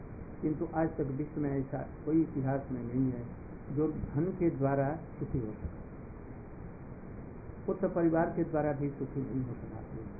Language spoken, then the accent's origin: Hindi; Vrindavan, Uttar Pradesh, India; मैं भारतवर्ष में वृंदावन मथुरा से आया हूँ। हम लोग भारतीय वैदिक ज्ञान और संस्कृति के प्रचारक हैं।